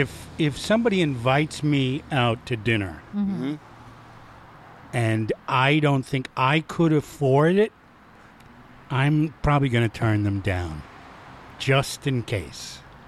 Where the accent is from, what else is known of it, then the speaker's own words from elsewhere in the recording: New York, United States; When I was growing up in New York, the rule was if you invited